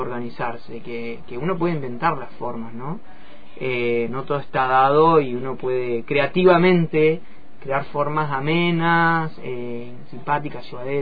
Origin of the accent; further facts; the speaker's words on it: Cutral Có, Neuquén, Argentina; yo soy de Cutralcó